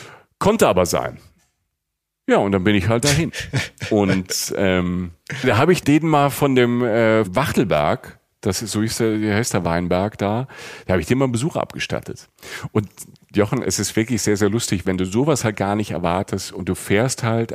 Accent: Rhineland-Palatinate, Germany

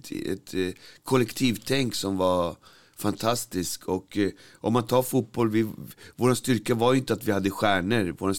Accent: Stockholm County, Sweden; Jag är glad att jag växte upp på Albyberget där jag kom ifrån.

